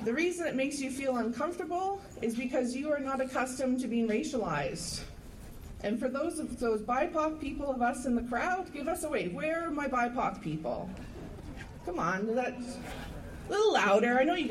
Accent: Musqueam, British Columbia, Canada

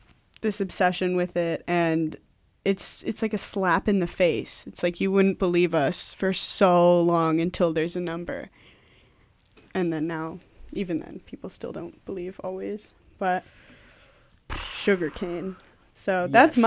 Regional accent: Kamloops, British Columbia, Canada; like, from, like, my hometown, most of the people who were sent to residential school there were sent there. So I really have seen the impacts of all of this media, like, clown show on the people who were actually affected by Kamloops Indian Residential School.

